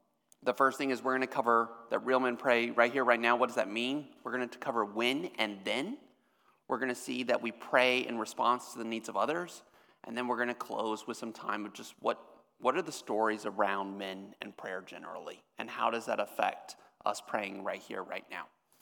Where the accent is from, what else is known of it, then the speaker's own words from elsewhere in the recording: Austin, Texas, United States; now in Dallas, United States; I am originally from Austin, so I am a Texan, kind of. The People's Republic of Austin is being represented. I went away from Texas for school originally to go to USC, and then I came back and went to SMU